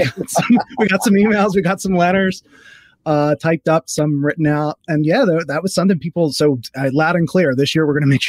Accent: Philadelphia, Pennsylvania, United States; where I was growing up in Philadelphia.

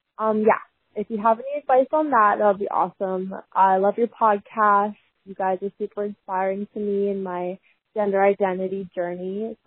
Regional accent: British Columbia, Canada; I'm from British Columbia, Canada.

